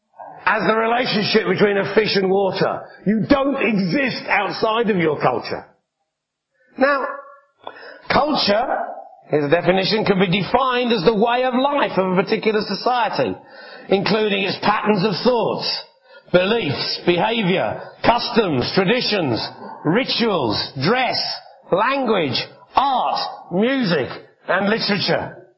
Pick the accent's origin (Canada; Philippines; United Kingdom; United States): United Kingdom; England; Because I'm English and we have this thing that we like space around us for some reason.